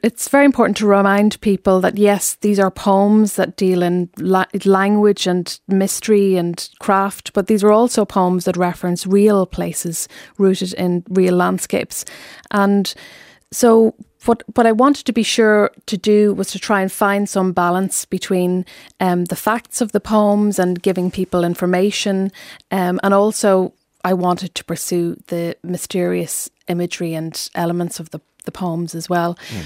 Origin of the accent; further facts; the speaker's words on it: County Donegal, Ireland; So the story that I grew up with in Northwest Donegal